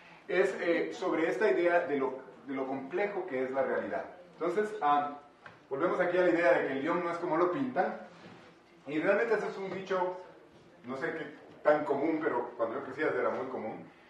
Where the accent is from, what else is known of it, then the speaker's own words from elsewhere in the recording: Guatemala; Yo crecí en Guatemala, no sé cuántos de ustedes han ido a Guatemala.